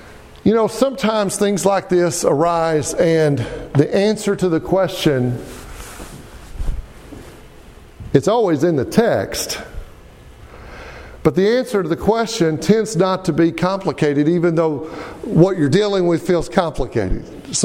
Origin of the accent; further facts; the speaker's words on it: Arkansas, United States; Now, I'm from Arkansas, but I still know the difference between up and down, I think.